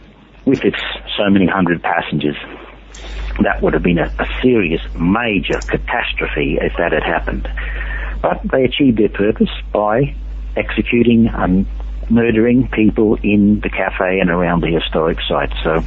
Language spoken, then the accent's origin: English; Queensland, Australia; I grew up in Australia, I'm sorry. I grew up in Queensland.